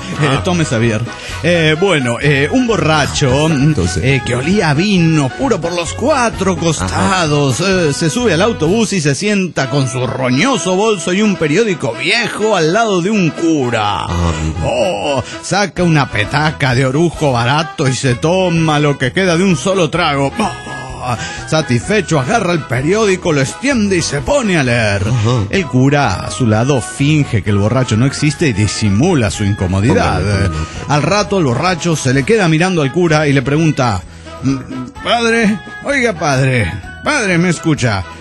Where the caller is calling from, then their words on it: Saint Cloud, Minnesota, United States; de Saint Cloud, Minnesota.